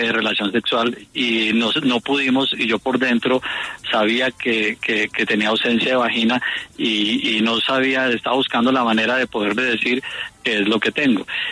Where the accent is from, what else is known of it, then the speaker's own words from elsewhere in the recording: Colombia; yo soy colombiano con apellido alemán